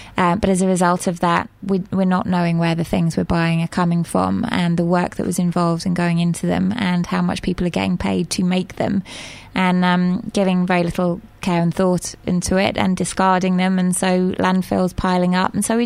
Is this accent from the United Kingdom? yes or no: yes; England, United Kingdom; I'm from England. I like tea.